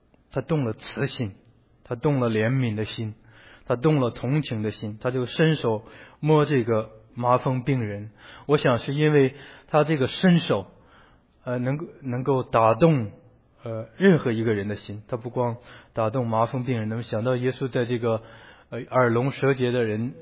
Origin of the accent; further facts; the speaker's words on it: China; 我们其实作为一个民族，我是中国人，会可以讲这些话